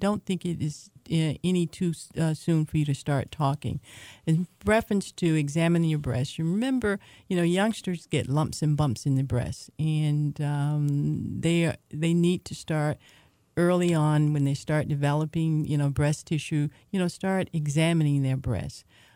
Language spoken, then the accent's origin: English; Atlanta, Georgia, United States; I can think back growing up in Atlanta, never really having had a conversation about breast cancer